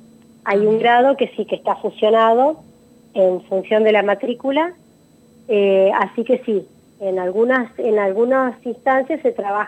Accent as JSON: {"language": "Spanish", "town": "Maipú", "country": "Argentina", "tie": "born there", "said": "Yo nací en Maipú, que es un nací en Maipú, está a 25 kilómetros de la escuela donde yo trabajo. Sí, y todos estamos rodeados por campo."}